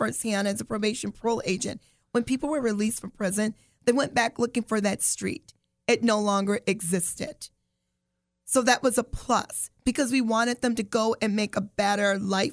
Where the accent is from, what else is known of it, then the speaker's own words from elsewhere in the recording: Beloit, Wisconsin, United States; also born or lived in Camden, Arkansas; So I'm originally from Arkansas. I was born in Arkansas, Camden, Arkansas, a little small town. My mom moved to Beloit, which is about 45 minutes from here, at age 5. So I grew up in Beloit.